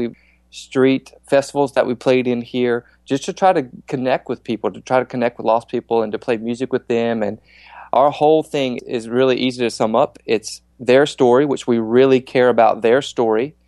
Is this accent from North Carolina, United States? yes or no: yes; Asheville, North Carolina, United States; I grew up in Asheville, North Carolina. I gave my life to Jesus when I was 15 years old.